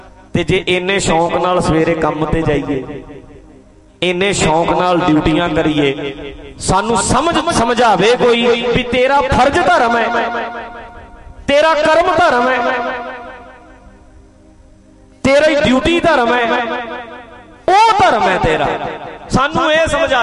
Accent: Dhadrian, Punjab, India; ਸਾਡੇ ਨਾ ਨੇੜੇ ਪਿੰਡ ਰੱਤੋਕੇ ਆ, ਮੇਰੇ ਪਿੰਡ ਢੱਡਰੀਆਂ ਦੇ ਨਾਲ ਇੱਕ ਪਿੰਡ ਆ ਰੱਤੋਕੇ।

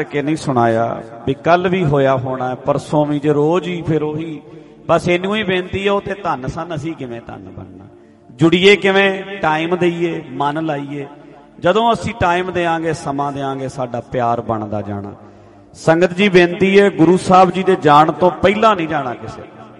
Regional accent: Patiala, Punjab, India; ਗੁਰਦੁਆਰਾ ਪਰਮੇਸ਼ਵਰ ਦੁਆਰ ਸਾਹਿਬ ਬਈ ਵੀ ਆਪਾਂ ਘਰ ਦਈ ਆ, ਪਟਿਆਲਾ ਸਾਡਾ ਸ਼ਹਿਰ ਹੈ, ਨਾਲ ਹੀ ਹੈ।

